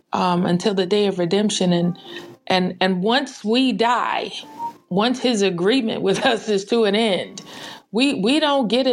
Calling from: Boston, Massachusetts, United States; I am tapping in from Boston, Massachusetts.

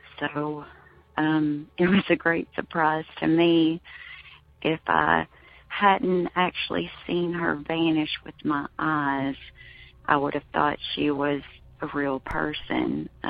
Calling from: Kentucky, United States; I'm calling from Kentucky.

